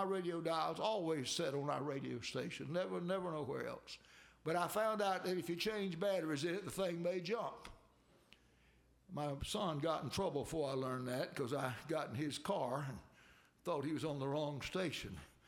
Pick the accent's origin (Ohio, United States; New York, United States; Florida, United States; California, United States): Florida, United States; Haines City; also born or lived in Georgia; I came to Haines City from Georgia Country School, and the building's tore down now, but right over here in the middle of the end of the third grade, and graduated here in Haines City School.